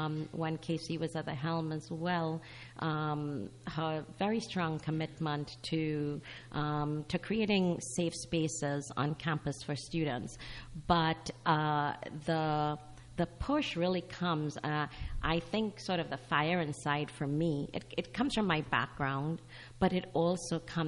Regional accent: Trinidad & Tobago; moved away as an adult; now in United States; As an immigrant to the United States, I came to the United States on an F-1 visa. I was a foreign student. I'm from the Twin Island Republic of Trinidad and Tobago. I'm now a U.S. citizen.

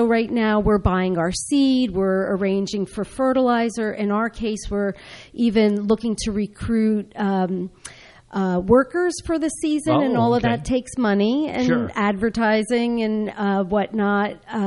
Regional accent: Monroe Township, New Jersey, United States; And I come from Monroe Township in Middlesex County. My mom, as I said, was an avid gardener and homemaker. We grew up gardening, and my father was a woodsman, so we grew up mushroom picking

